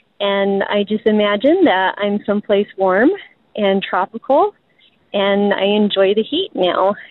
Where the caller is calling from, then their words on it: Mountain Green, Utah, United States; I'm calling from Mountain Green, Utah.